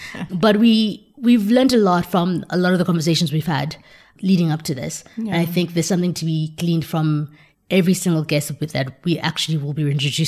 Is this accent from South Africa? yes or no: yes; South Africa; as a South African growing up in South Africa